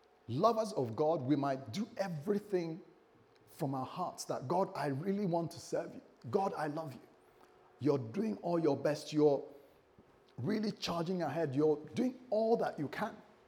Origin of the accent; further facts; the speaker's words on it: United Kingdom; If you're American, you might say Demas, but we're British, so we say Demas.